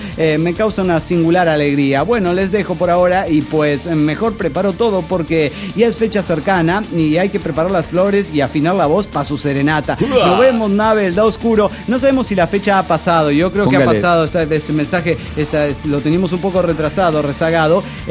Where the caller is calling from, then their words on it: Managua, Nicaragua; de Managua, Nicaragua.